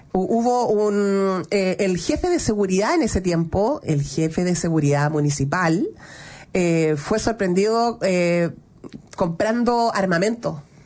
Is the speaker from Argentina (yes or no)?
no; San Ramón, Santiago Metropolitan Region, Chile; Yo me crié en San Ramón, crecí, me eduqué en la comuna de San Ramón.